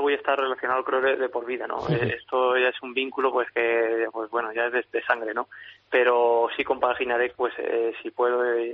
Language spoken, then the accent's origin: Spanish; Ciudad Real, Castilla-La Mancha, Spain; la de Ciudad Real, una tarde muy importante para mí, la feria de mi tierra